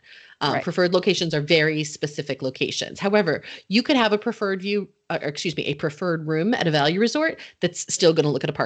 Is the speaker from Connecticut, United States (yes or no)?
yes; Wethersfield, Connecticut, United States; from my hometown of Wethersfield, Connecticut.